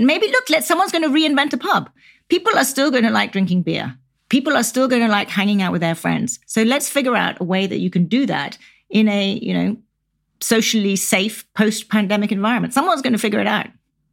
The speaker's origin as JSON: {"language": "English", "region": "West Midlands", "country": "United Kingdom", "tie": "born or raised there", "said": "I grew up in Shropshire, which is a very rural part of England, on a farm kind of in the middle of nowhere."}